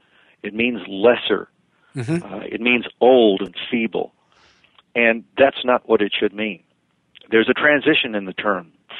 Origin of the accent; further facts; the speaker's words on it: United States; Well, you know, I'm an American and proud to be here, lucky to be here.